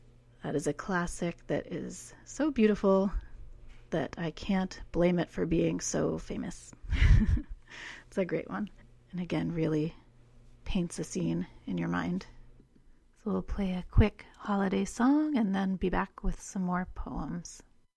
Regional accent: Hudson, New York, United States

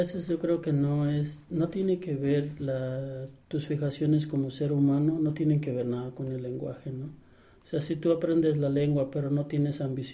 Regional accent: Mexico; yo en mi país era un chamaco muy popular en la escuela.

